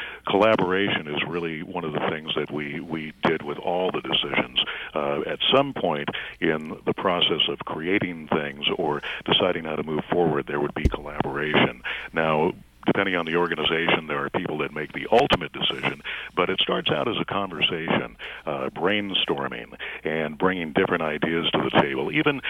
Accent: Netherlands; I grew up in here in the Netherlands, where a lot of community radio, it's really kind of all community radio

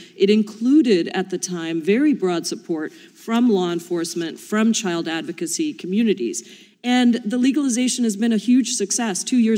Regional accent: Washington, United States; specifically being from the state of Washington. I'm very proud to represent the 7th District and my home state of Washington.

